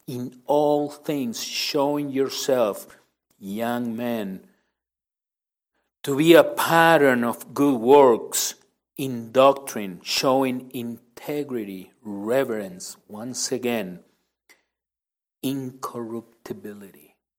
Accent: Argentina; I grew up in Argentina.

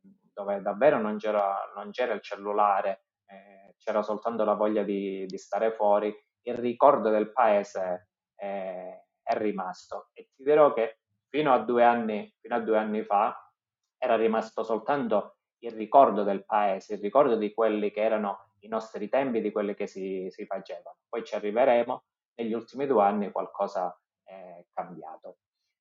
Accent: Luzzi, Calabria, Italy; anche se sono quasi 2 anni che non abito più a Luzzi, quando qualcuno mi chiede di dove sei, io dico Luzzi.

